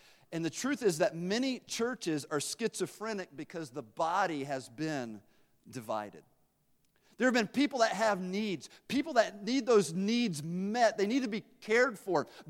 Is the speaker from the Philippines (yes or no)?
no; Tennessee, United States; I was from Tennessee. I didn't know what excessive meant, but she kept saying it.